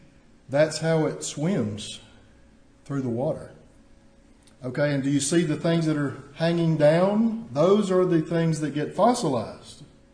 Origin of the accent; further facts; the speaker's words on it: Alabama, United States; When I was growing up in South Alabama, I grew up way out in the woods, and there was a place close to my house where I could go down to this creek